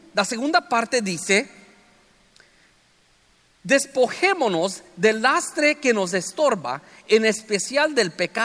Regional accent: Los Angeles, California, United States; yo soy de Los Ángeles, California

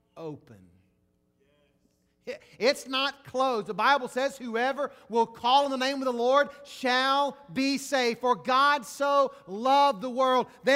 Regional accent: Mississippi, United States; I was from Mississippi. We was in Texas, and I didn't know anything about an alarm system.

